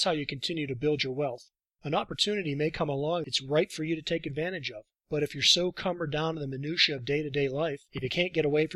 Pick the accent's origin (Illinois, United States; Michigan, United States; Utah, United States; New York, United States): Utah, United States; I'm back in my home state of Utah.